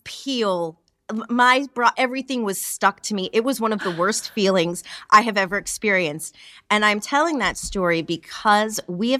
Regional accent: New York, United States; But I personally, not a member of the Kansas legislature or anything, but as a New Yorker, I think it's probably going to pass.

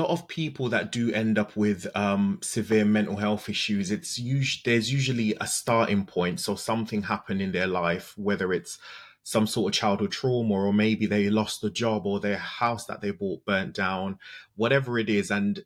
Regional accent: London, United Kingdom; I'm relatively young. I'm in my early 30s, but I grew up in London, and in London, the knife crime rate is quite high.

